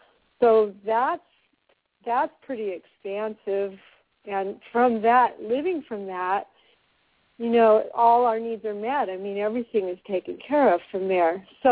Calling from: Ashland, Oregon, United States; from Ashland, Oregon.

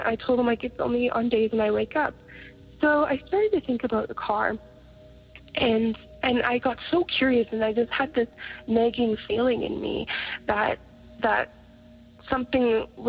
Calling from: Canada; I am from Canada

